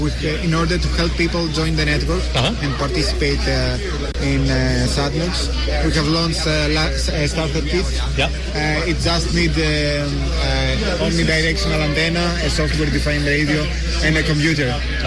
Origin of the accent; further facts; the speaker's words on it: Greece; English is a second language; I'm from Greece and from Libre Space Foundation.